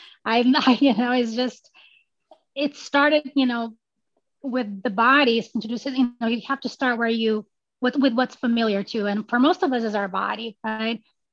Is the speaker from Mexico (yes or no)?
no; Brazil; moved away; I am originally from Brazil, but I've been here, you know, I think 26 years, maybe longer at this point, I've lost count.